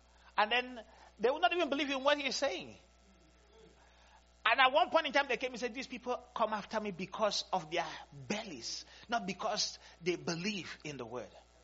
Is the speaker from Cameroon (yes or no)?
yes; Cameroon; As a child. Growing up in Cameroon